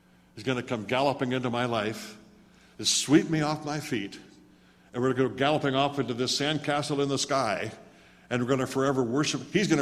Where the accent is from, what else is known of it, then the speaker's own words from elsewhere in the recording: South Dakota, United States; You know, I was raised in South Dakota with wide open spaces.